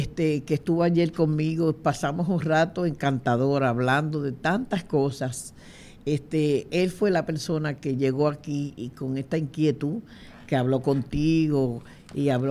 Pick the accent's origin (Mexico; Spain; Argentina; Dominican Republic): Dominican Republic; now in Puerto Rico; el que vive en Puerto Rico, como yo, que soy dominicana, tengo 45 años viviendo en esta isla preciosa